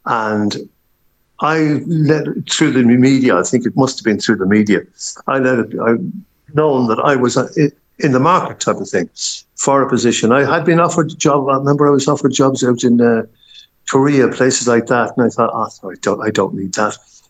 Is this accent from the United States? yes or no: no; Ireland; where do I come from? I come from Ireland.